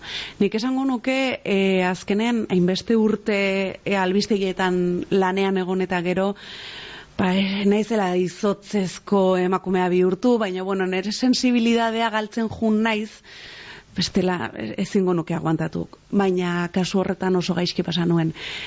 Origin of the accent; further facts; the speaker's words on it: Basque Country, Spain; ni Gipuzkoarra naiz, oso Real zalea, euskera desberdina